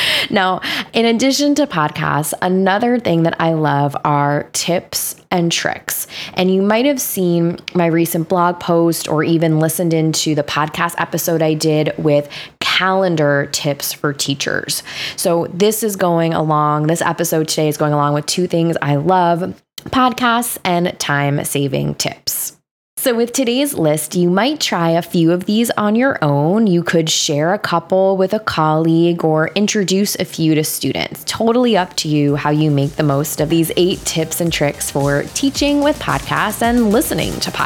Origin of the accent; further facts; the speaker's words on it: New York, United States; Now I'm from New York and I know that I can talk a little fast.